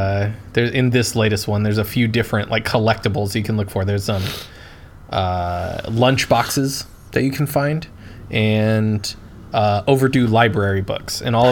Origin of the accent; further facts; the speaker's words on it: Gilroy, California, United States; Gilroy. It's a shitty little nowhere town.